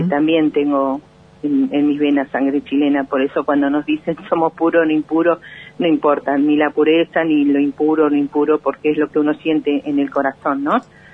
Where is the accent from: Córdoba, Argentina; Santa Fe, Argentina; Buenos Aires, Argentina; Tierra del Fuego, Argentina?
Tierra del Fuego, Argentina; hoy representar esto en mi Tierra del Fuego es un honor.